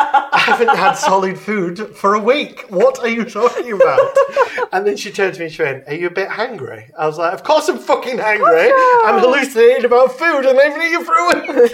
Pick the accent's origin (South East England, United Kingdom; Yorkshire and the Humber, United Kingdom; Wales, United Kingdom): Yorkshire and the Humber, United Kingdom; I said, well, I said, I'm from Yorkshire as well. He's like, oh, another northerner.